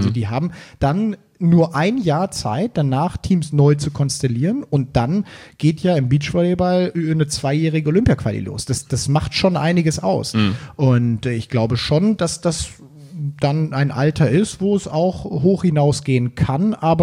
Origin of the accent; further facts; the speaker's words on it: Cologne, North Rhine-Westphalia, Germany; now in Hamburg, Germany; wie man bei uns in Köln ja so sagt, hier aus Hamburg.